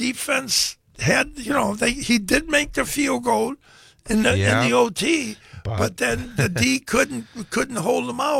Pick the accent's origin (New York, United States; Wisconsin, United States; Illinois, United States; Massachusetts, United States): Illinois, United States; Joliet; also born or lived in Vista; I was out there in 1974-75. I was in Vista. And I got to tell you, I grew up in Joliet, spent a lot of time in Chicago.